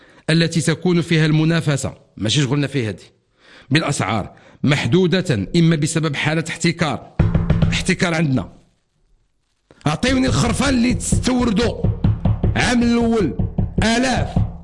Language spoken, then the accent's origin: Arabic; Morocco; التجربه ديالي البسيطه بصفتي مواطن مغربي قريب من شنو كاين في السوق